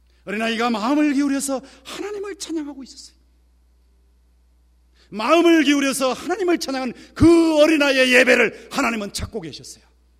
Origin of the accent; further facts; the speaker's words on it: Gyeongsang, South Korea; accent: Gyeongsang dialect; 최근에 저희 집사람은 서울 사람이니까 경상도 사투리 잘 모릅니다.